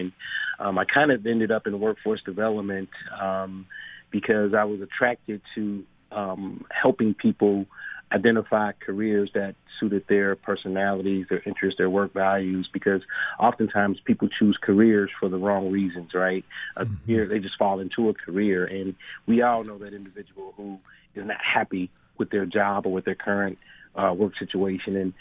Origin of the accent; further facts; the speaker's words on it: Cincinnati, Ohio, United States; Yes, I grew up in Cincinnati, Ohio, born and raised, went to high school there.